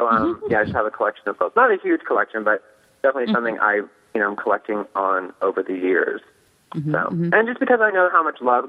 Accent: Pennsylvania, United States; Well, I'm from Pennsylvania, and I grew up about 2 hours from Lancaster County, which obviously is a hotbed of quilting.

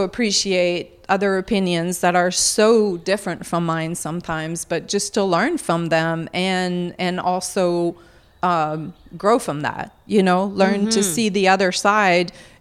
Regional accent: Canada; I think that French Canadian, period, are very strong-minded, opinionated.

